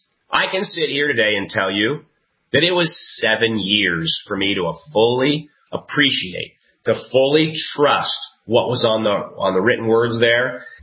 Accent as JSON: {"language": "English", "town": "Seattle", "region": "Washington", "country": "United States", "tie": "born or raised there", "said": "being a young man growing up in Seattle, Washington, you know, making $5 an hour, building tennis courts, off to Washington State University to play on the tennis team."}